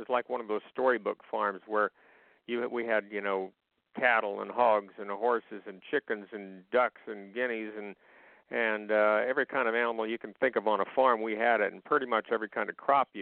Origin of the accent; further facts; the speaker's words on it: Kansas, United States; also born or lived in Nebraska; but then I came back to Kansas, and so even though I was born in Nebraska, this is my home.